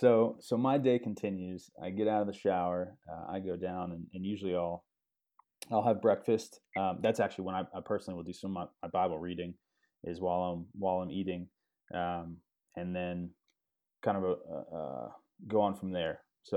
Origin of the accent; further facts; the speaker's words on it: United States; One is, as an American, you know, if I'm sitting here thinking about what my day is for